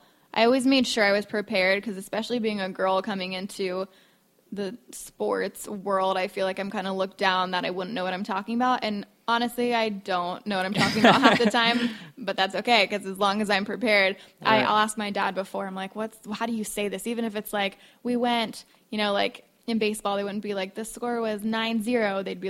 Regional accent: Ocala, Florida, United States; I'm from Ocala.

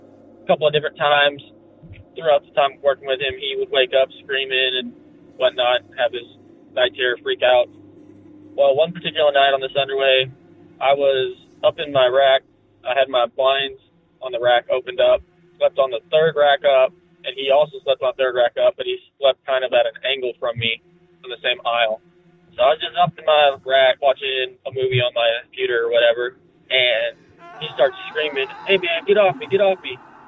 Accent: Alberta, Canada; I'm from Alberta.

